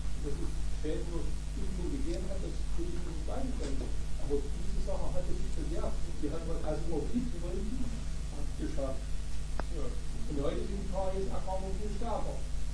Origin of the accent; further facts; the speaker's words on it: East Germany, Germany; ich bin ja aus der DDR verbunden